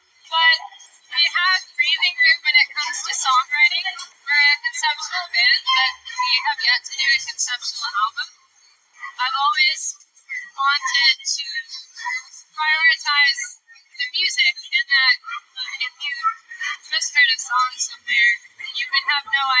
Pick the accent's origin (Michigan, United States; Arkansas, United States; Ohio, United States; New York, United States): New York, United States; New York City; We're from New York City, baby.